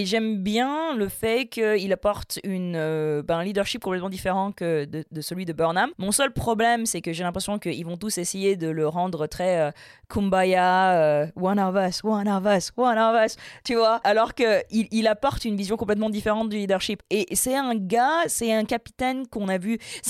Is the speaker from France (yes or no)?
yes; France; en tant que française